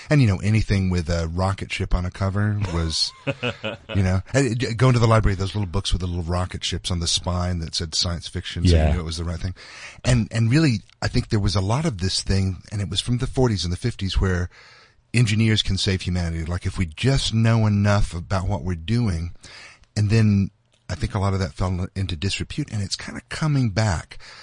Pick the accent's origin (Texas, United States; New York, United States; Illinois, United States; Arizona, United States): Texas, United States; I grew up in Texas, and so we've got a lot of those guys too.